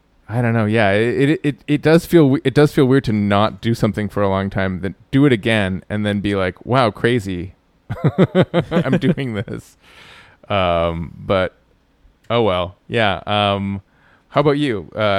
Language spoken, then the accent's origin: English; Canada; She's the only queen I've ever known as a Canadian.